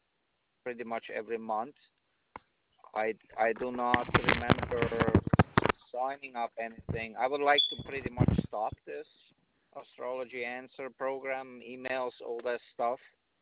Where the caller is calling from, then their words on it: Niagara Falls, Ontario, Canada; I'm calling from Ontario, Canada, Niagara Falls.